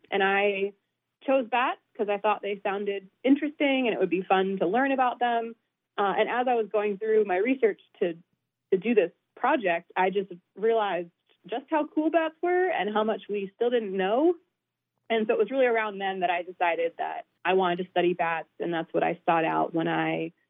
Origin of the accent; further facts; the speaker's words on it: Pennsylvania, United States; So I grew up in eastern Pennsylvania, surrounded by fields and forests. I grew up in a fairly rural area